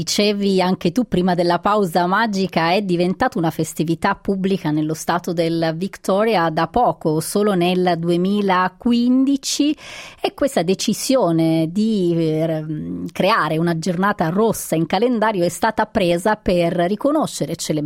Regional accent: Calabria, Italy; a me viene per esempio in mente la Madonna del Carmine, che si celebra in estate nel mio paese in Calabria.

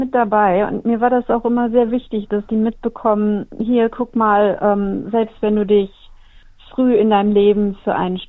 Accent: Germany; now in Australia; ob ich als Deutsche hier in Australien nicht vielleicht auch noch große Chancen hätte

